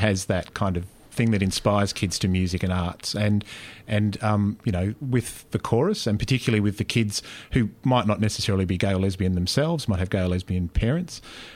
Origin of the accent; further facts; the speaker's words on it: Perth, Western Australia, Australia; I'm from Perth.